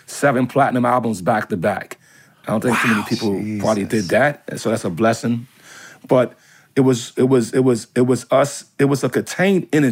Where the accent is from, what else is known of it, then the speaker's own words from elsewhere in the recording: Staten Island, New York, United States; So for instance, Staten Island, my hometown, we renamed it Shaolin.